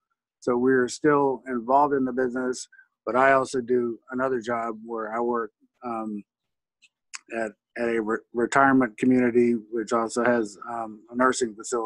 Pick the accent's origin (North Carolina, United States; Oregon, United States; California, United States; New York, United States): North Carolina, United States; Winston-Salem; I looked for a job in several places, and Winston-Salem being my hometown